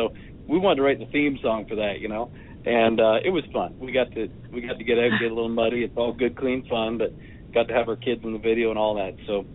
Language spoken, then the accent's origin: English; Ontario, Canada; I'm from Ontario. I have a farm up there.